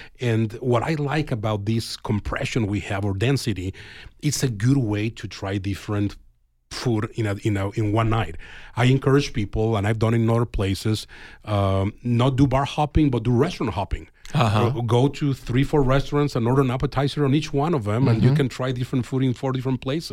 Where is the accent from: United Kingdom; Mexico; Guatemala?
Mexico; English is a second language; now in United States; I'm from Mexico originally